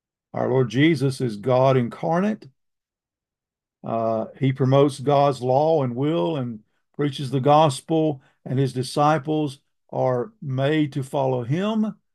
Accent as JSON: {"language": "English", "region": "the South", "country": "United States", "accent": "southern", "said": "But when I moved to Minnesota, the longer I was there, my southern accent, of which I am very proud, went away."}